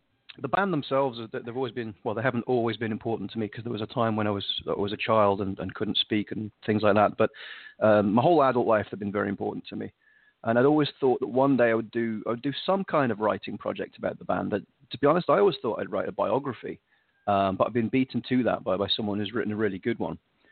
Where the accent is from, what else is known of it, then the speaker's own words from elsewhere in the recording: England, United Kingdom; all the Scottish authors are very quick to point out that I'm English.